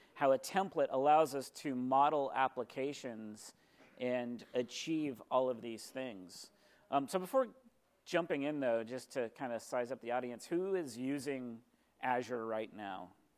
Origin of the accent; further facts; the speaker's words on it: Seattle, Washington, United States; I'm from the Seattle area in Washington.